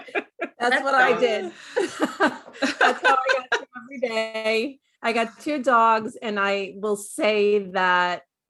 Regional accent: Northeast, United States; I'm from Northeast, right?

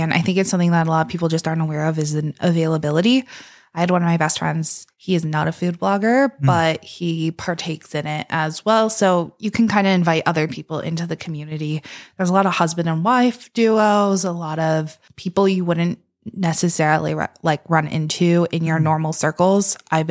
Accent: Beaver, Pennsylvania, United States; Yeah, I live and I grew up in Beaver, PA.

